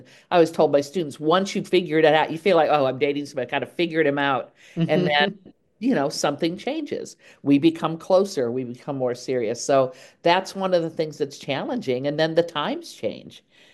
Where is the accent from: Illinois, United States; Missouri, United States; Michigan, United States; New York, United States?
Illinois, United States; Chicago; I grew up in Chicago, and then my stepmother, we moved out here, and I finished high school here.